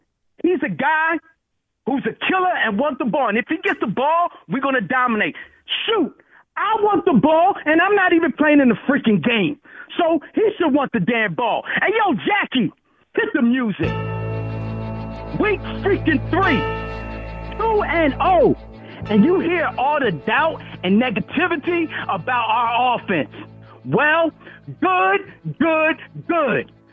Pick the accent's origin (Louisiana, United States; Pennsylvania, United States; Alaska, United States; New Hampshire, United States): Pennsylvania, United States; Philadelphia; from North Philly Hunting Park